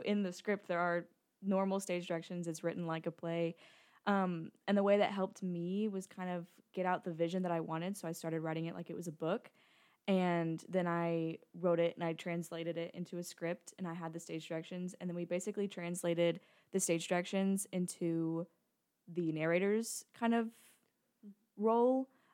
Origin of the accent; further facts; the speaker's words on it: Conway, Arkansas, United States; I'm from Conway, Arkansas.